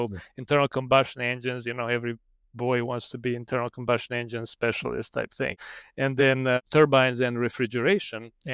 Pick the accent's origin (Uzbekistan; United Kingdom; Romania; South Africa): Romania; now in United States; So I'm from Romania originally. But I came to the state in 1996